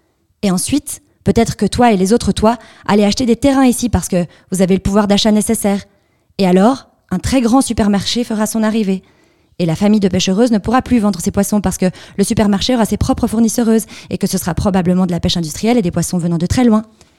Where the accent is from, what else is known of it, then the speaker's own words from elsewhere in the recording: Greece; lorsque j'étais en vacances dans mon pays d'origine, la Grèce.